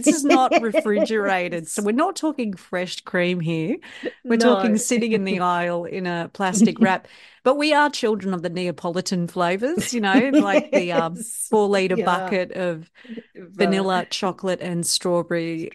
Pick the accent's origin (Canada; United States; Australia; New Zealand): Australia; Sydney, New South Wales; where we grew up in Sydney was very multicultural.